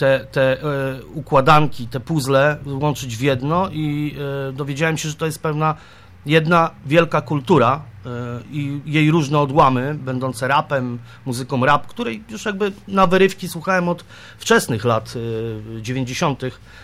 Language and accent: Polish; Wołomin, Masovian Voivodeship, Poland; bo jestem z Wołomina i jakby w Wołominie tą całą scenę tam u nas trzymam